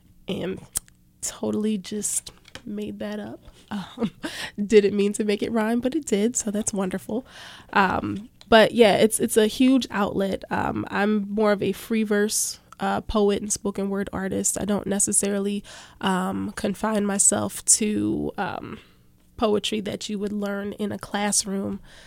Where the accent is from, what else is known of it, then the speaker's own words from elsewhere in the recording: Pleasantville, New Jersey, United States; Pleasantville, New Jersey.